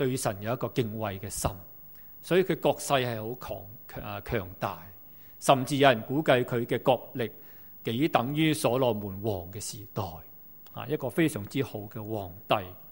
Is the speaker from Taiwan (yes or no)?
no; Hong Kong; 以致作为香港人活在此时此际的香港